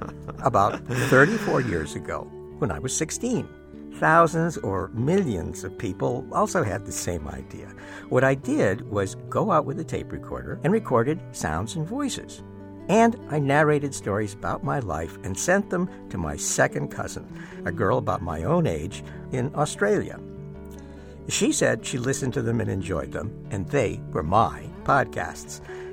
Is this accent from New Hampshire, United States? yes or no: yes; New Hampshire, United States; A fellow that I knew, recluse, when I was growing up in New Hampshire, he was my mother's second cousin